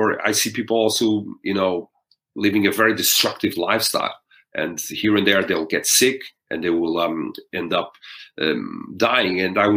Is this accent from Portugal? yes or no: yes; Portugal; I mean, we're from Portugal. We don't have any, you know, rock and roll bands that are famous worldwide.